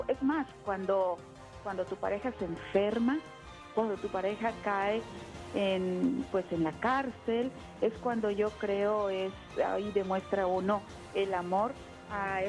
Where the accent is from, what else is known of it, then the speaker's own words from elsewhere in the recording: Nuevo León, Mexico; Así somos los del norte, señores. Yo soy de Nuevo León y si algunas veces me escucha que hablo de esta manera, no estoy enojada. Es que así hablamos, bien broncudos, pero somos bien buena onda.